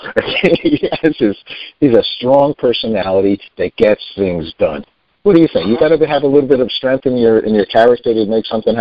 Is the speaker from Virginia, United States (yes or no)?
no; Tarrytown, New York, United States; And we grew up in Tarrytown.